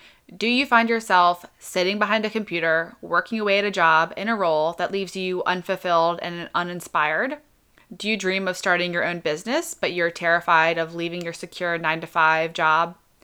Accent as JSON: {"language": "English", "town": "Laurel", "region": "Maryland", "country": "United States", "tie": "born or raised there", "said": "I'm 28 years old. I grew up in Laurel, Maryland, and lived in Maryland my entire life."}